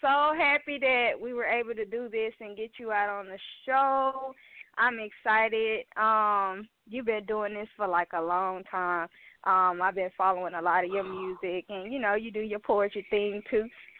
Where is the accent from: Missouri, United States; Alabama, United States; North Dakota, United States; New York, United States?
Alabama, United States; Mobile; we got a special guest all the way from my hometown, Mobile, Alabama.